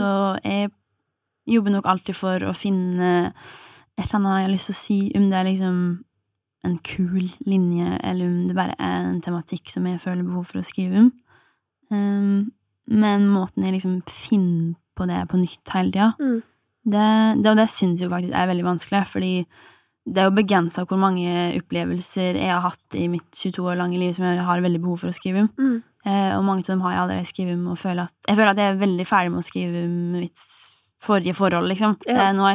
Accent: Innlandet, Norway; now in Oslo, Norway; jeg kommer fra Gudbrandsdalen, jeg kjenner ingen her, folk synes at jeg prater rart

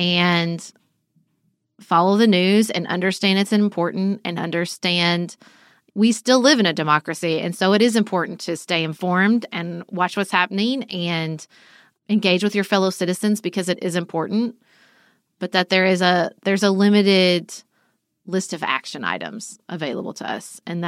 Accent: United States; earlier this week, as an American citizen, there was lots of geopolitical conflict that both affected me and didn't.

